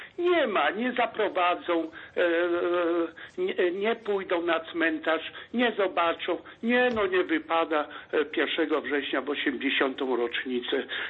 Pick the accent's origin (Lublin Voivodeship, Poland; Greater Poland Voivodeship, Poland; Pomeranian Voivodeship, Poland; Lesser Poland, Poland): Pomeranian Voivodeship, Poland; Kościerzyna; bo pochodzę z Kaszub, z Kościerzyny